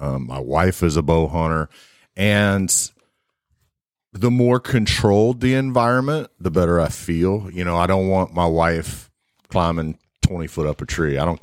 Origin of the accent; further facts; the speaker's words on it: Florida, United States; also born or lived in Georgia; You know, even though I'm from Florida, I feel like I'm a Georgia boy. I've lived here since 1992, so that's 30 plus years.